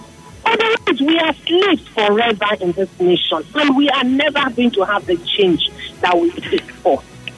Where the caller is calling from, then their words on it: Ojo, Lagos, Nigeria; I'm calling from Ojo.